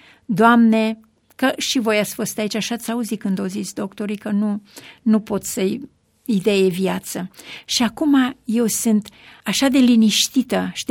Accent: Romania; moved away as an adult; now in Sacramento, United States; Cea mai mică avea 2 ani jumate, cel mai mare a avut 9 ani când am plecat din România.

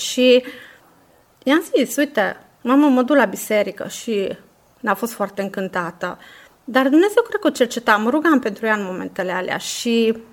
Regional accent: Alba Iulia, Alba County, Romania; also born or lived in Cugir; Sunt din Alba Iulia, născută în Cugir și am 38 de ani.

